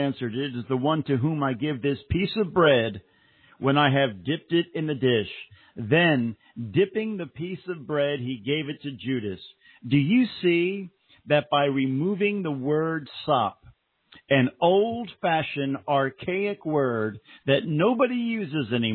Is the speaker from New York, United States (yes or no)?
no; New Jersey, United States; When I was a teenager, I had a bunch of Italian friends growing up in New Jersey.